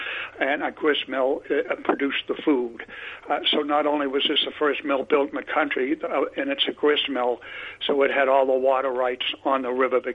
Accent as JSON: {"language": "English", "town": "Boston", "region": "Massachusetts", "country": "United States", "tie": "born or raised there", "lives_now": "Plymouth, United States", "said": "Well, I grew up in the area. I was born in Boston, and I've lived on the South Shore of Boston my whole life."}